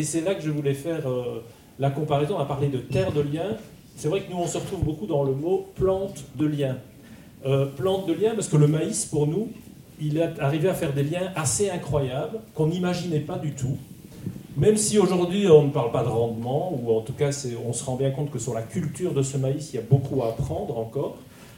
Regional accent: Belgium; now in Gers, France; je suis belge ayant habité dans des villes toute ma vie, et ça fait 10 ans que je suis dans Gers

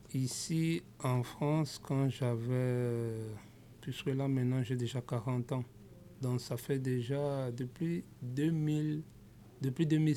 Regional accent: Douala, Littoral, Cameroon; Je viens du Cameroun.

